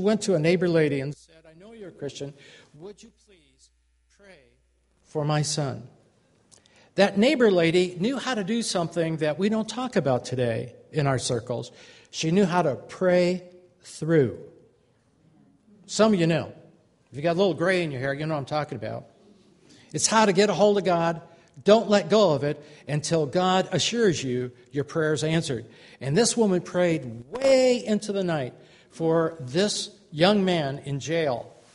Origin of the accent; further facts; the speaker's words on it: Los Angeles, California, United States; So I, as an unsaved kid, growing up in Los Angeles, who had never darkened a door of a church